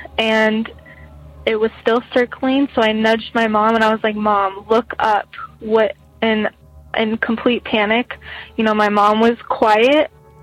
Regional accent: Phoenix, Arizona, United States; I'm 25, and I'm from Phoenix, Arizona.

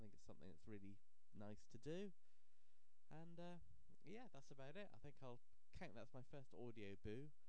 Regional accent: South West England, United Kingdom; I am from Devon.

